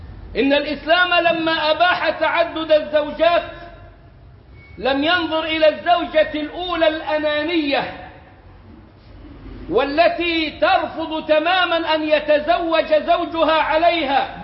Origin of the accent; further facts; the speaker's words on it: Egypt; عندنا في مصر وحدها ما يزيد على 10 ملايين عانس من سن 30 إلى 40